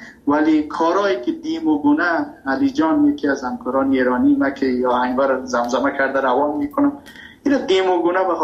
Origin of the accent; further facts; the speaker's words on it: Afghanistan; now in Iran; ما مهاجر شدیم در ایران، من ایران که رفتم، تحصیل ما، کس که میخواد در ایران رشد کنه تحصیل کنه به عنوان یک افغان متاسفانه نمیتونه اونقدر چانس دست بیاره.